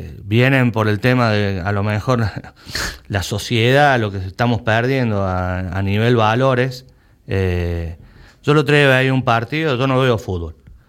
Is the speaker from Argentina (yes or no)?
yes; Argentina; Y este es un país futbolero, como el mío, como en Argentina, entonces nos toca picar piedra.